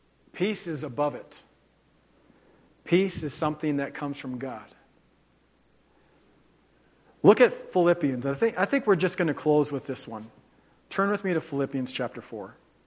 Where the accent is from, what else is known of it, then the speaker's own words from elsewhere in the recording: North Dakota, United States; I grew up in North Dakota. Woohoo! All the North Dakotans say amen.